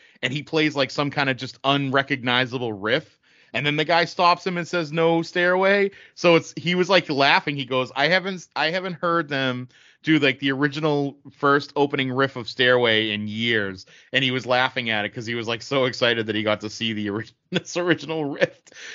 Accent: Boston, Massachusetts, United States; Let me just tell you, being a person from the Boston area, but not an Irish Catholic growing up in Southie

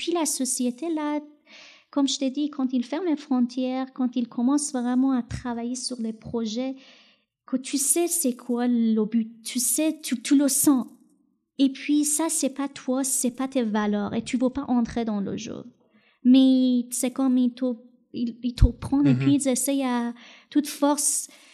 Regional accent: Iran; French is a second language; moved away as an adult; Tu sais, quand j'ai quitté l'Iran, j'avais à peine 21 ans. Et puis, j'ai juste pris des cours 3 mois avant que je quitte l'Iran.

